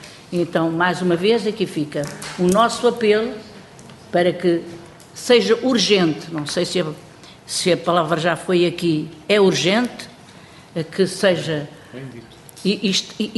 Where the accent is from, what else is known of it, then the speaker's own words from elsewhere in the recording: Beira, Portugal; à boa maneira da Beira, que eu sou uma mulher vinda da Beira.